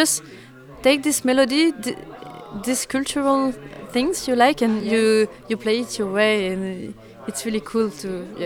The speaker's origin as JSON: {"language": "English", "country": "France", "second_language": "English", "lives_now": "Brussels, Belgium", "said": "I'm from France, but now I live in Belgium, in Brussels, since 6 years."}